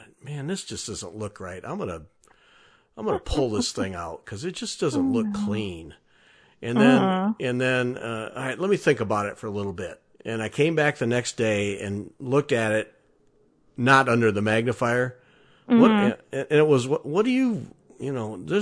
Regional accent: Michigan, United States; I grew up in Michigan where hunting and fishing are just part of the culture.

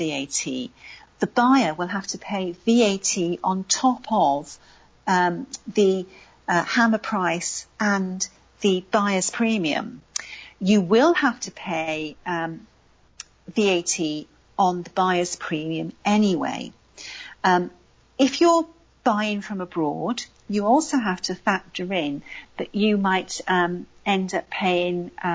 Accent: Newport, Wales, United Kingdom; born there; I was born in Newport, South Wales, which is the town next to Pontypool.

